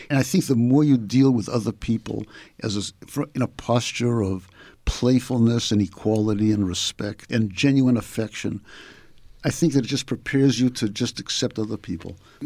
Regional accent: Boston, Massachusetts, United States; They were there from my earliest memories of growing up in Boston, of the mockery that gay people were subjected to when I was in high school.

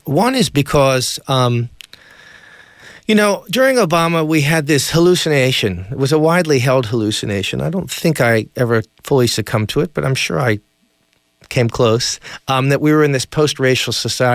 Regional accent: Memphis, Tennessee, United States; And I guess I grew up in Tennessee, in Memphis, and so I never fully bought that.

